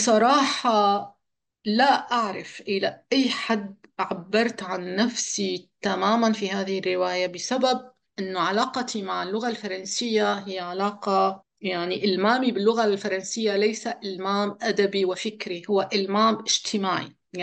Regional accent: Syria; moved away; أنا تم استئصالي من سوريا

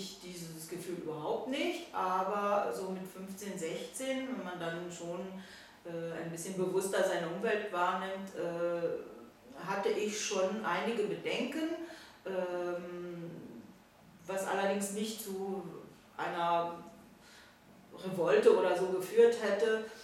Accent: Potsdam, Brandenburg, Germany; moved away as an adult; now in France; Ich bin 1956 in Potsdam geboren, in der ehemaligen DDR, und lebe seit 1977 in Frankreich.

